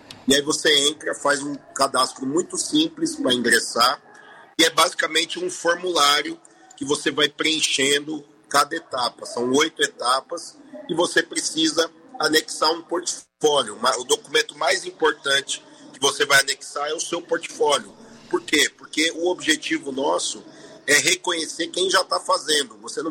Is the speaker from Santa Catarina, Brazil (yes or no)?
no; Embu das Artes, São Paulo, Brazil; Eu sou de São Paulo, sou ali da cidade de Embu das Artes, na região metropolitana.